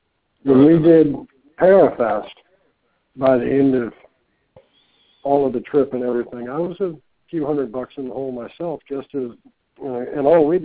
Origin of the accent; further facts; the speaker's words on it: Richmond, Virginia, United States; Well, I'm right across the state in Richmond.